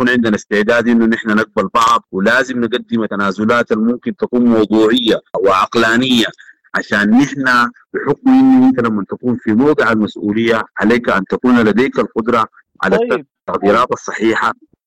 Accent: Sudan; وانه كلنا كسودانيين عارفين مدى اهميه الاتصالات

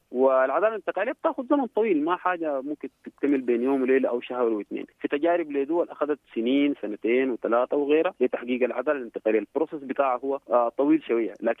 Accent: Sudan; فنحن كشباب سودانيين وكشعب سوداني أمة سودانية

